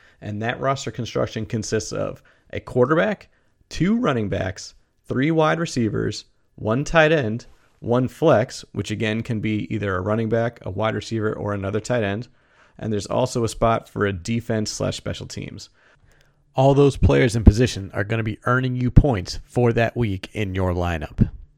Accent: Boston, Massachusetts, United States; I'm from Boston. People think that sounds funny, but tournament doesn't sound right to me.

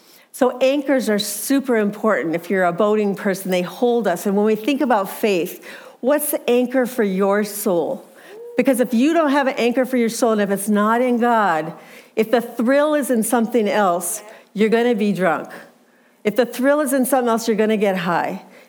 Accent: Minnesota, United States; I grew up in Minnesota around lots of lakes, and my dad taught me boating growing up, and we had a sailboat.

